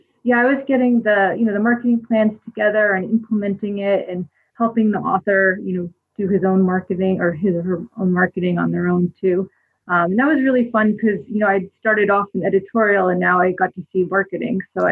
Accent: Wayne, United States; I grew up in Wayne, as you mentioned.

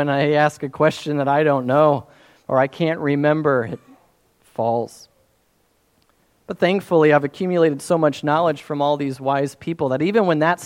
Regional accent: Perryville, United States; A new business would open up in Perryville, my hometown, and I'd already start thinking about, wonder what kind of profit margins they're getting and what they're selling.

